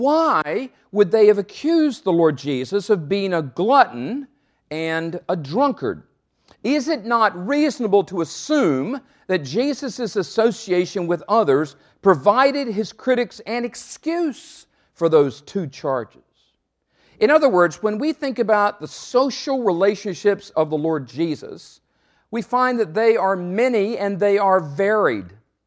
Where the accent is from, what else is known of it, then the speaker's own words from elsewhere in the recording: North Carolina, United States; now in South Carolina, United States; I grew up in North Carolina, and when I went to Emmaus my first year, I remember going downtown Chicago for the first time in my life and seeing all the skyscrapers.